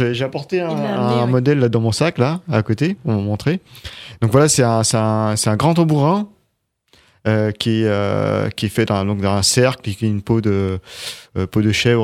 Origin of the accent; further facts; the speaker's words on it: Mauritius; born there; Oui, je suis né à Maurice.